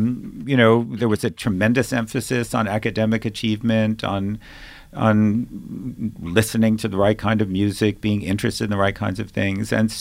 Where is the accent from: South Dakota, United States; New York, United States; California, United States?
New York, United States; Long Island; Look, I grew up on Long Island in the 1970s